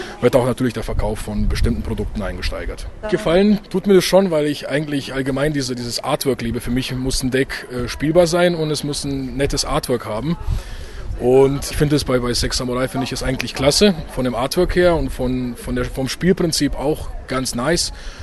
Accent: Bavaria, Germany; ich komme aus dem Frankenland

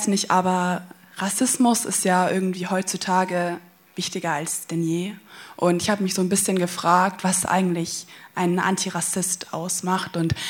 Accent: Nuremberg, Bavaria, Germany; bin 19 Jahre alt und komme aus Nürnberg.

